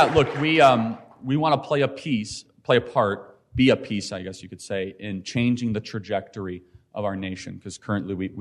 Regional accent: Chicago, Illinois, United States; So I grew up in Chicago, as I mentioned. Went to Wheeling High School. It was a public high school.

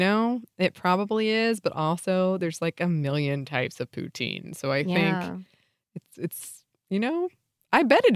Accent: the South, United States; moved away as an adult; now in Canada; As an American living in Canada, I didn't like poutine when I first tried it. I grew up in the South

